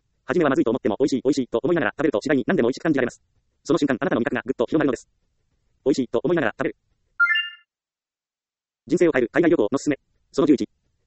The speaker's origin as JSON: {"language": "Japanese", "town": "Iyo", "region": "Ehime", "country": "Japan", "said": "私は愛媛の伊予市出身で日本人ばかりの環境でした。外国人が一人でもいるとびっくりします。"}